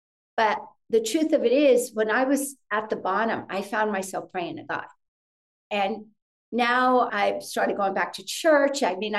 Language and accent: English; Teaneck, New Jersey, United States; born there; Yeah, Teaneck. I was born in Holy Name Hospital.